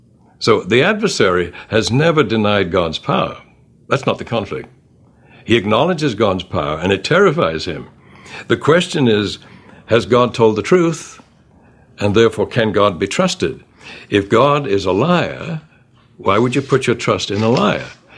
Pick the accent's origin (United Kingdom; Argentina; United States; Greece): United Kingdom; England; growing up in England with Shakespeare and all the rest, these words like damsel and everything, I knew those words